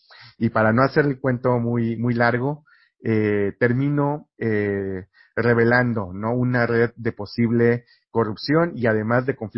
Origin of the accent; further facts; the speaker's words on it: Ciudad Victoria, Tamaulipas, Mexico; una empresa en Ciudad Victoria, de donde yo soy originario